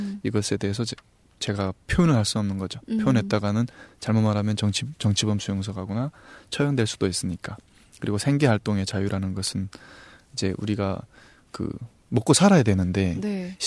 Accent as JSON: {"language": "Korean", "country": "North Korea", "moved": "yes", "said": "제가 탈북을 결심하고 탈북 브로커를 찾아서 이제 그 브로커와 함께 그 북쪽 그 무산에 가서 그쪽에서 탈북을 했거든요."}